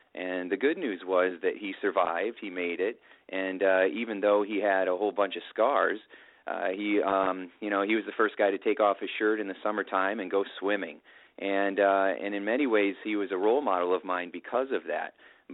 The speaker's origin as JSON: {"language": "English", "region": "Indiana", "country": "United States", "tie": "born or raised there", "said": "I've got my farmer wisdom growing up in Indiana"}